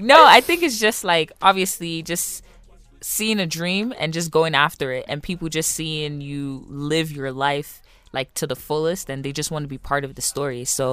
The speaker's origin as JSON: {"language": "English", "town": "Brooklyn", "region": "New York", "country": "United States", "tie": "born there", "also_born_or_lived": "Benin City, Nigeria", "said": "So like I was born in Brooklyn, like our lovely host said. Mm-hmm. And then when I went back to Benin City for the first time, I was just part of like performing arts."}